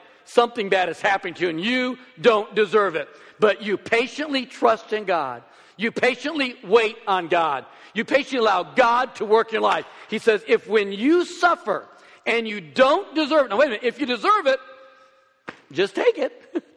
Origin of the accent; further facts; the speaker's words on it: Springfield, Missouri, United States; I remember growing up in Springfield, Missouri, and I'm convinced that my boss was a psychomaniac.